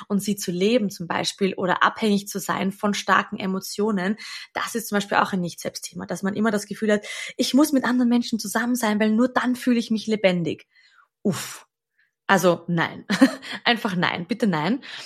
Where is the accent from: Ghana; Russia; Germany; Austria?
Austria; ich glaube, den gibt es in Deutschland auch, aber bei uns in Österreich sagt man